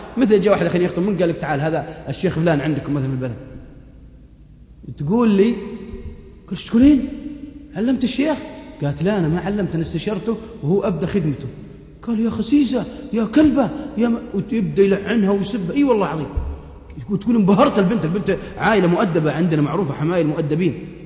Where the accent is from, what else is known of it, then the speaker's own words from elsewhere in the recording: Saudi Arabia; انسانه مرموقه في بلادنا السعوديه